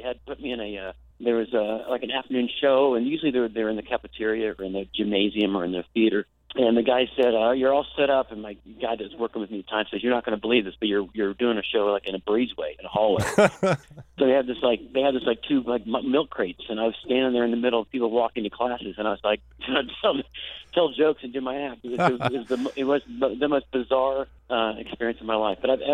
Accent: Florida, United States; I started doing comedy over in that area, born and raised in Florida, and I started doing comedy down south.

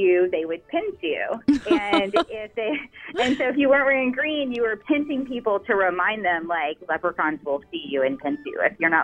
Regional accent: Savannah, Georgia, United States; I grew up in Savannah. An Irish girl in Savannah.

